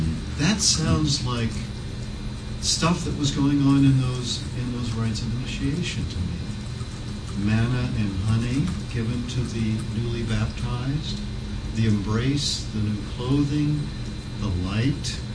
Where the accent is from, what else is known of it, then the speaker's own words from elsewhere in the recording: Atlanta, Georgia, United States; I'm from Atlanta, so folks, you know, I've been in Ebenezer and other places.